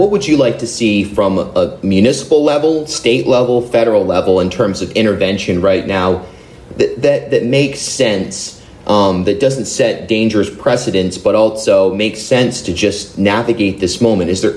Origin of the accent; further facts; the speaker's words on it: Rhode Island, United States; also born or lived in New York; I grew up in Rhode Island, but I moved to Newport after 10 years in New York